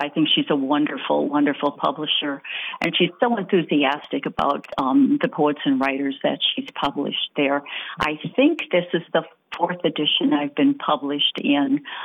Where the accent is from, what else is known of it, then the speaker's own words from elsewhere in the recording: Trout Creek, Michigan, United States; also born or lived in Ontonagon / Stevenson; I was raised in Trout Creek, Ontonagon, and Stevenson, which are all in the Upper Peninsula. And my mother's family comes from that region generations.